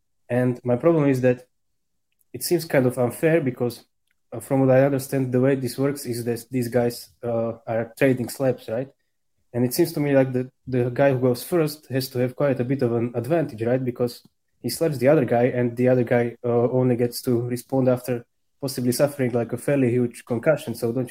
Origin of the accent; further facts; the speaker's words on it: Slovakia; I'm from Slovakia